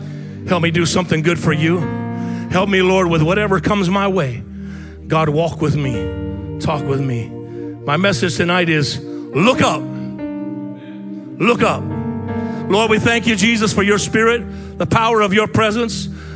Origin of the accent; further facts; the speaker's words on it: Arizona, United States; I've been smitten by it a few times growing up in Arizona.